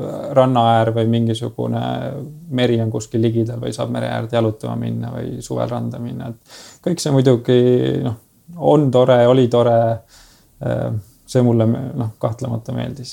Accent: Kuressaare, Saare County, Estonia; ma kasvasin üles Kuressaare linnas Pärna tänaval.

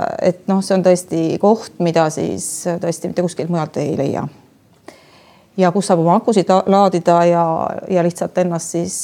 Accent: Saare County, Estonia; ma kindlasti tunnen ennast saarlasena, et see saarlaseks olemine on minu jaoks täiesti selline uhke asi.

